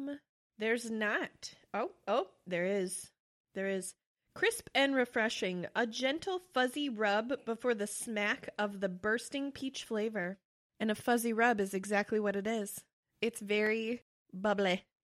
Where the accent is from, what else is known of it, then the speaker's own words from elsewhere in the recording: Wisconsin, United States; I mean, we're from Wisconsin.